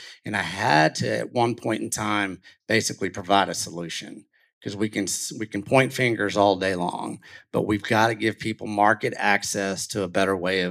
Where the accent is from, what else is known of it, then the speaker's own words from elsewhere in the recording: Texas, United States; Well, I grew up in West Texas, and I grew up doing a lot of different things, cowboying, definitely doing combines, tractors. And, you know, we did that type of hick West Texas life.